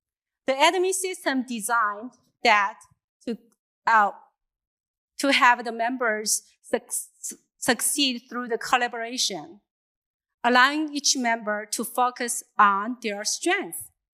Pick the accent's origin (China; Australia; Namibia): China; moved away as an adult; now in United States; I am originally from China, but I'm a Korean. So I'm considered as a minority back there. I moved to the United States about 25 years ago